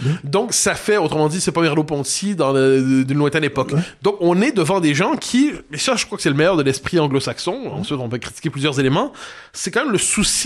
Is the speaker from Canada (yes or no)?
yes; Quebec, Canada; Ensuite, je suis voisin de l'Empire comme Québécois, ce qui fait que je m'en méfie quand même un peu.